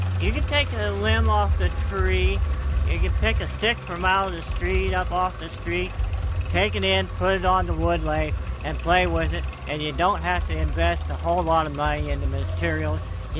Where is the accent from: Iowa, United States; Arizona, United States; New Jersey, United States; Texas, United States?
Iowa, United States; Rose Hill; I'm from Rose Hill, Iowa.